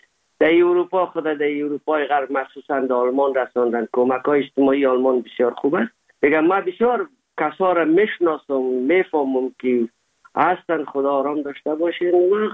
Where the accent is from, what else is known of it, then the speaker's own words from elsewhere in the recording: Afghanistan; now in Germany; زمان که ما از افغانستان آمدیم